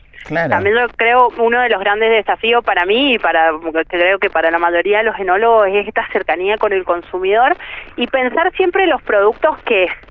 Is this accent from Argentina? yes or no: yes; San Martín, Mendoza, Argentina; el ser de San Martín, es un pueblito a 60 kilómetros acá de la bodega que la verdad vivís un poco rodeado de todo eso.